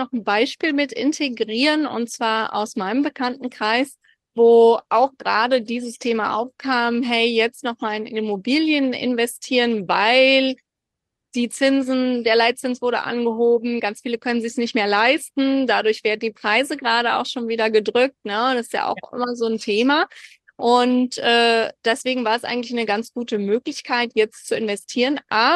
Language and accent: German; Berlin, Germany; Also ich komme ja nun mal aus Berlin